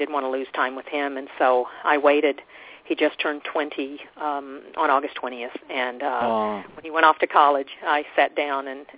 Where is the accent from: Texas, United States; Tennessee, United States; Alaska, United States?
Tennessee, United States; Memphis; which was like the White House to us growing up in Memphis